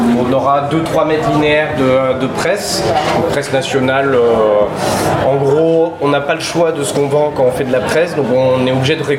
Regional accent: Marseille, Provence-Alpes-Côte d'Azur, France; Alors là nous on vient de Marseille.

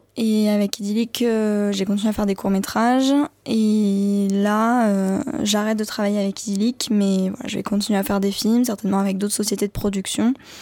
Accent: Occitanie, France; moved away as an adult; J'ai grandi en Lozère sur le Cosméjean jusqu'à mes 18 ans. Donc, j'ai fait mon collège à Merveille et mon lycée à Saint-Chély-d'Apché dans le nord Lozère

